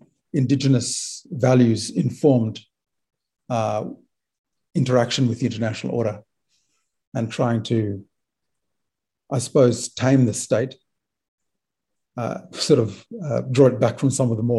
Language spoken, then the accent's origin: English; Port Vila, Shefa, Vanuatu; When I was growing up in Port Vila, sort of exposed to all that activism that was happening at the time.